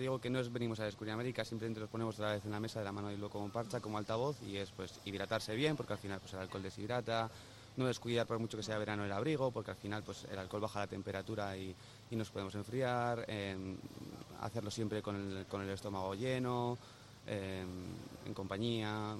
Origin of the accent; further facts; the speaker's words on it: Bilbao, Basque Country, Spain; por lo que yo he transitado también como un bilbaíno más, pues dentro de lo esperado.